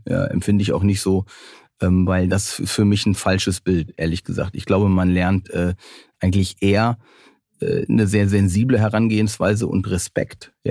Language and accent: German; North Rhine-Westphalia, Germany; Ja, ich bin ja auch am Niederrhein groß geworden.